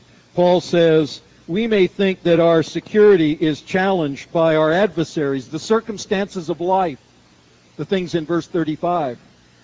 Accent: Vancouver, British Columbia, Canada; as a little boy, or a younger person up in Vancouver, up in Canada, we didn't get cold very often, but being a Canadian, we loved to play hockey.

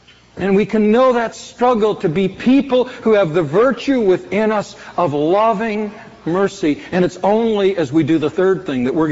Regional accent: Canada; now in United States; I came from Canada where we had different racial issues.

